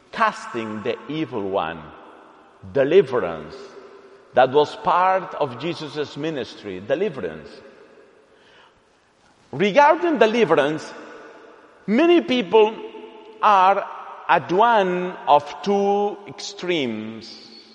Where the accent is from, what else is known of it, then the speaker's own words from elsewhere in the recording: Colombia; In my country, I am from Colombia, South America.